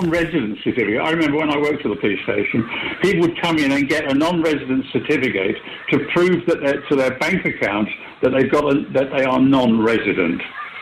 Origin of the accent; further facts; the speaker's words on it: Ireland; Yeah, well, as an Irishman, I'm not interested.